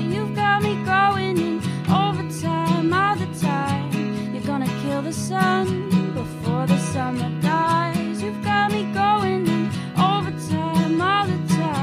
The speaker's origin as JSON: {"language": "English", "town": "Hudson", "region": "New York", "country": "United States", "said": "I'm from Hudson."}